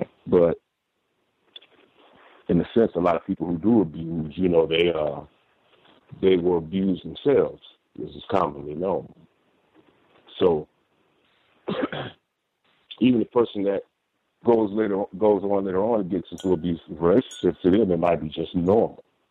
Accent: Nebraska, United States; I'm from Nebraska.

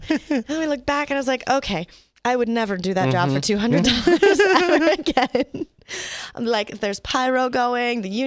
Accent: Cincinnati, Ohio, United States; I grew up in Cincinnati.

